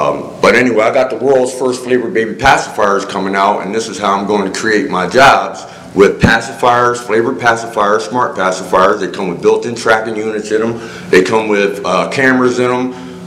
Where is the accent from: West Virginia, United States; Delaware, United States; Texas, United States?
Delaware, United States; Harrington; now in Smyrna, United States; I am from Harrington, Delaware, but I actually live outside of Smyrna now.